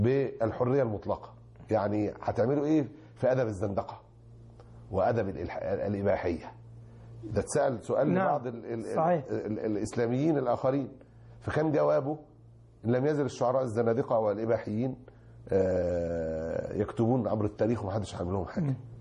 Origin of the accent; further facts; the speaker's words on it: Egypt; الحملة التي تمت عندنا في مصر